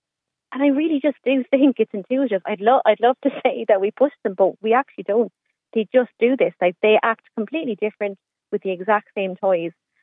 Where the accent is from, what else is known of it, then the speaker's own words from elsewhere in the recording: County Carlow, Ireland; I'm actually from Carlow